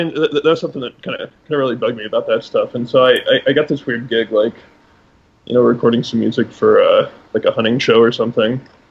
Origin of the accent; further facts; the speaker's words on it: Cody, Wyoming, United States; now in Fort Collins, United States; I'm from Cody, Wyoming. Originally.